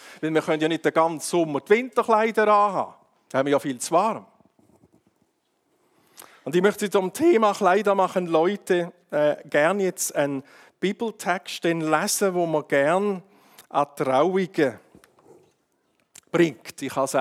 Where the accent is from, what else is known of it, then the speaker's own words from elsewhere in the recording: Appenzell, Switzerland; Ich bin ursprünglich aufgewachsen im Appenzellerland in einer grossen Familie.